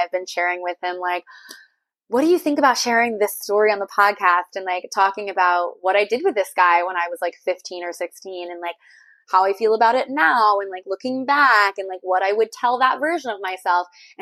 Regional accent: Missouri, United States; now in Austin, United States; So I grew up in Missouri. So did this person. I think that he's been in Austin a little bit longer than me, but we've both been here for, you know, a while.

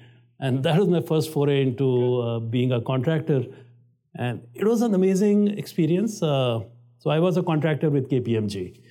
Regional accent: India; I grew up in India in an average middle class family.

